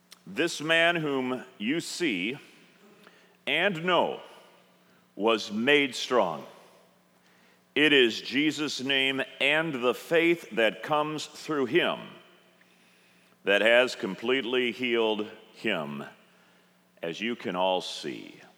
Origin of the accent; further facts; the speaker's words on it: Morris, Illinois, United States; I'll be in Morris, Illinois, my hometown, for the Great Morris Corn Festival.